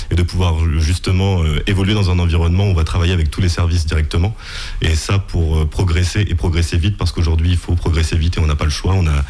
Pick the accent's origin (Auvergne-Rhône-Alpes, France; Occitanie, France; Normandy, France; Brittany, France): Normandy, France; Je ne viens pas du tout du Sud, pour le coup, je viens de Normandie, voilà. Donc je découvre aussi la Vendée, un territoire que je ne connaissais pas du tout.